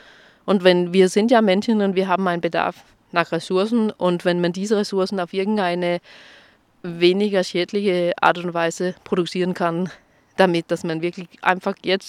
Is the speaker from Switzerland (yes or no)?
no; Denmark; German is a second language; Ich bin ja aus Dänemark.